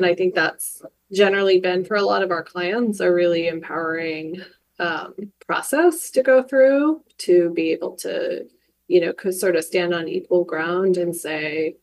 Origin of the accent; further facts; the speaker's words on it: Arizona, United States; But it started when I grew up in Arizona and I went to University of Arizona.